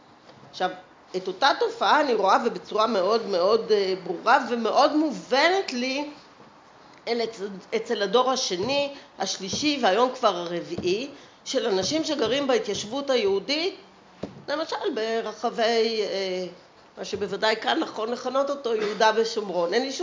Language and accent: Hebrew; Givatayim, Tel Aviv District, Israel; אני גדלתי וגרה וגדלתי בגבעתיים.